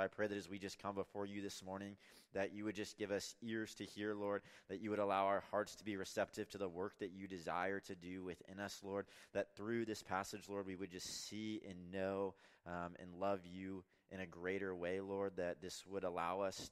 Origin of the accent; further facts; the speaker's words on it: California, United States; Growing up, originally I'm from California. I grew up in a really small town up in the mountains. I actually grew up on a cattle ranch.